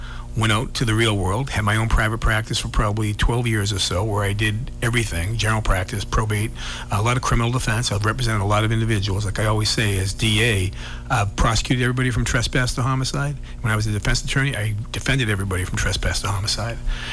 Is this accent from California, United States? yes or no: no; West Bridgewater, Massachusetts, United States; also born or lived in Brockton; I'm a Plymouth County guy. I was born in Brockton. I grew up in West Bridgewater, a little town right next to Brockton.